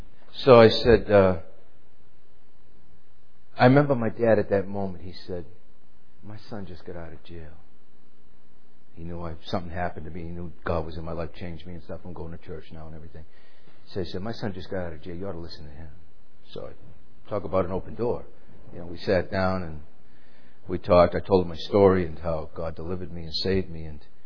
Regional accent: New England, United States; again, growing up in New England, you know, anywhere for that matter, but especially New England, where it's predominantly Catholic

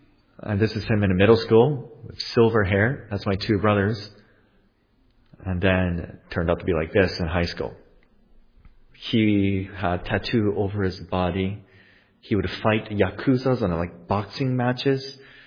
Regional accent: Japan; English is a second language; I'm very thankful to God for that opportunity, for letting me be brought up in Japan.

